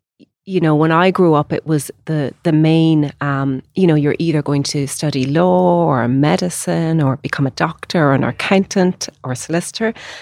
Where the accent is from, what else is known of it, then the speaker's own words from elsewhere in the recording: Ireland; I grew up, I'm one of six children, but both my parents are Indian. Yeah. But I was born in Ireland and they've lived in Ireland for over 50 years.